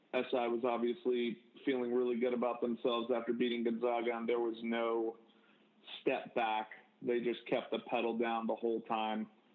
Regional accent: Dallas, Texas, United States; Yeah, so I'm from Dallas, Texas, played lacrosse at Capel High School.

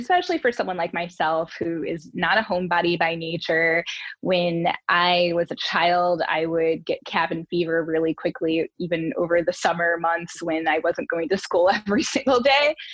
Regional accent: Detroit, Michigan, United States; And I was like, we have to meet because I'm from the Detroit area too.

